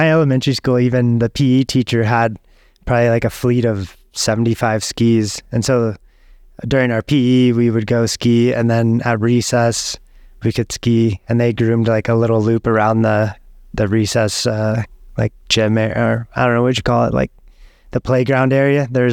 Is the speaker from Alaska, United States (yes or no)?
yes; Fairbanks, Alaska, United States; Well, I grew up in Fairbanks, Alaska, and Fairbanks, maybe because of where it's located, the isolation, and just like the amazing outdoors that are available there.